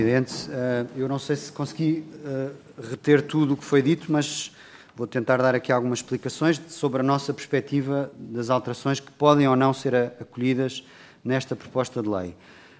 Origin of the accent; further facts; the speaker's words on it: Lisbon, Portugal; na minha rua em Lisboa, eu sou de Lisboa, também houve árvores que caíram.